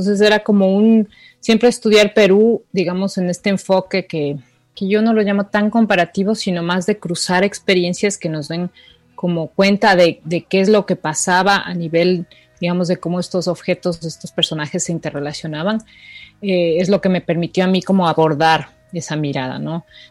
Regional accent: Ecuador; Yo soy ecuatoriana

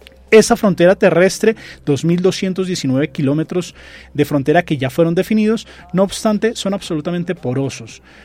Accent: Colombia; Porque en este momento somos los colombianos los que hemos prohibido el paso

